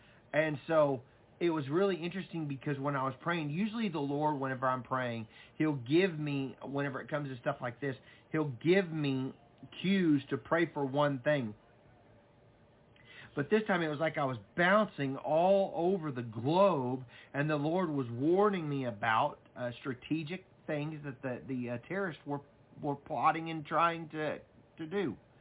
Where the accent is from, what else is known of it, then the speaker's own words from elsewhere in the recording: United States; just because I'm an American, about the churches, about the stadiums